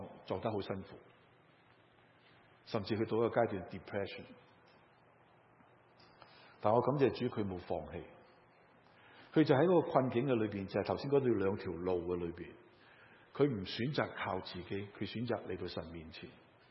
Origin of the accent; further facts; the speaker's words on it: Hong Kong; 我11月底就要再去香港，很多人很担心，牧师不要回啊，我使乜惊，因为我在那里长大